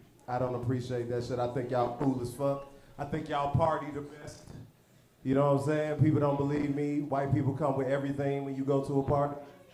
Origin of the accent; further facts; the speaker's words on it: Atlanta, Georgia, United States; We just got here in Denver. I'm actually from Atlanta. You know what I'm saying? We just got to Denver. You know, weed ain't legal in Atlanta and shit.